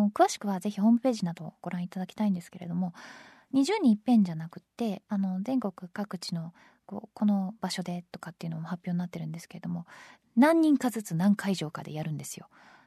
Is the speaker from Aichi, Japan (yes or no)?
no; Tokyo, Japan; 私ぐらいになってくると東京の中でも埼玉に近いエリアで生まれましたから、もうほぼ埼玉みたいなもんですよ私の地元は。